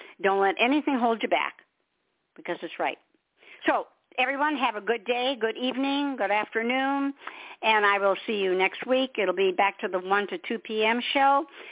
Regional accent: Michigan, United States; now in South Carolina, United States; I'm in South Carolina, so I'm not far. We're lucky. We're in the land of nice weather usually. And I came from Michigan, land of ice and snow. Never want to go back.

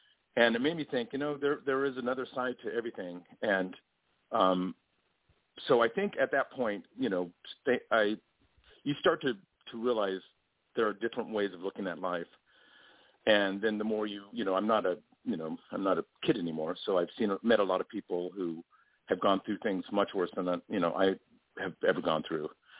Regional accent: Los Angeles, California, United States; also born or lived in San Diego; I grew up in Los Angeles, Southern California. I was born in San Diego.

